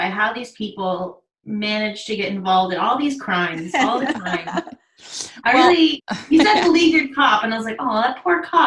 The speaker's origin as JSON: {"language": "English", "town": "New Orleans", "region": "Louisiana", "country": "United States", "tie": "born or raised there", "said": "I grew up in New Orleans, but after I graduated, he and my younger sisters and my stepmom relocated to Northern California in Sonoma County"}